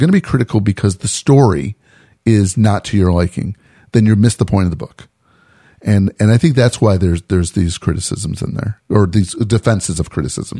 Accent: Scotland, United Kingdom; Yeah, well, I can say that because I'm Scottish.

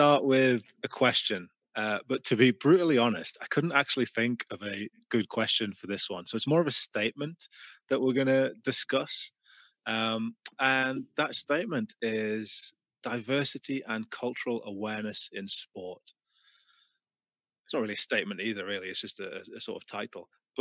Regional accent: Gateshead, North East England, United Kingdom; Well, I'm from Gateshead.

